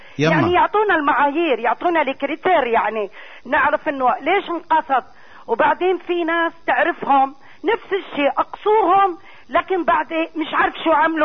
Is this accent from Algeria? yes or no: yes; Algeria; now in Gaza, Palestine; انا جزائريه وعايشه في غزه. وانا يعني غزه بلدي الثاني